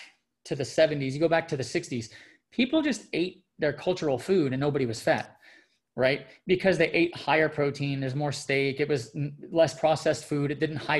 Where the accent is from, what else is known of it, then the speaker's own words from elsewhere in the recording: California, United States; I'm from California, not Texas, but I can get down on making a good brisket.